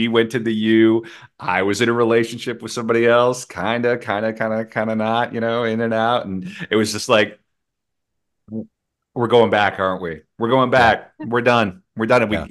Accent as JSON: {"language": "English", "region": "North Dakota", "country": "United States", "lives_now": "Minnesota, United States", "said": "I'm not Minnesotan. I'm originally from North Dakota, but I think they've adopted me."}